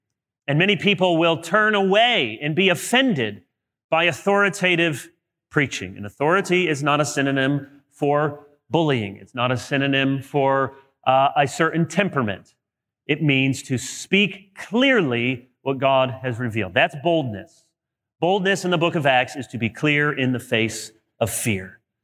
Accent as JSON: {"language": "English", "town": "Chicago", "region": "Illinois", "country": "United States", "tie": "born there", "said": "I'm a White Sox fan. I was born in Chicago"}